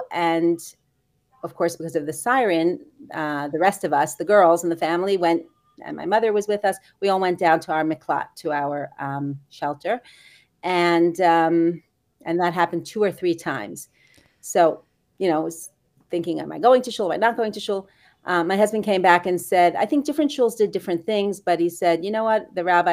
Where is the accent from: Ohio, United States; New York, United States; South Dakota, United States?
New York, United States; Brooklyn; moved away as an adult; also born or lived in Atlanta; I grew up in Brooklyn, New York. And then after I got married, I lived in Kew Gardens Hills for a few years and moved to Atlanta, Georgia.